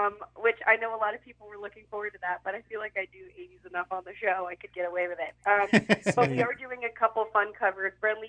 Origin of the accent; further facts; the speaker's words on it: Louisville, Texas, United States; So I ultimately started taking acting classes back in my hometown of Louisville, Texas.